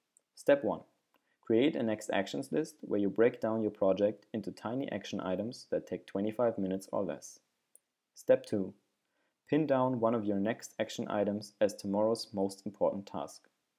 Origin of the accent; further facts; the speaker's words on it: Germany; I'm from Germany.